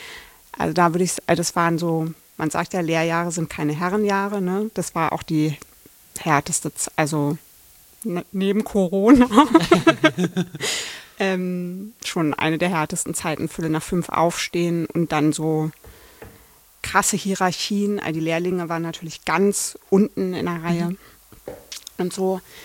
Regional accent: Berlin, Germany; ich komme aus Berlin

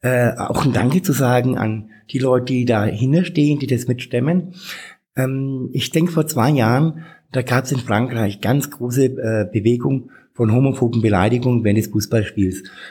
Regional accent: Bad Windsheim, Bavaria, Germany; Ich bin in Bad Windsheim aufgewachsen, das ist 50 Kilometer von hier, ein kleiner Ort mit damals 17.000 Einwohnern.

